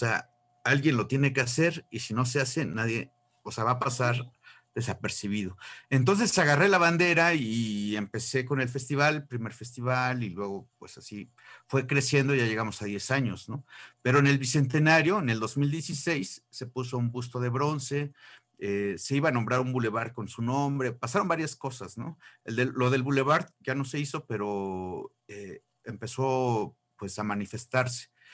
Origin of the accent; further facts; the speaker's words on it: Hidalgo, Mexico; todos los rincones de Hidalgo, que es la tierra de donde yo soy.